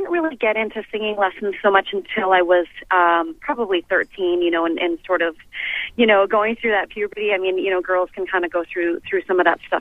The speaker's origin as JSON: {"language": "English", "town": "Montreal", "region": "Quebec", "country": "Canada", "said": "I'm from Montreal, and I did a lot of, you know, French television shows as a kid, you know, with my brothers."}